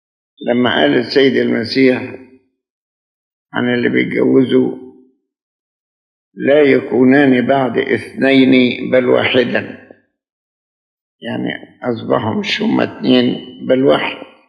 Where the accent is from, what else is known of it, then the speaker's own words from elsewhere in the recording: Egypt; حاليا في قانون من قوانين الدولة عندنا في مصر ممنوع ان واحدة تتجوز قبل سن 18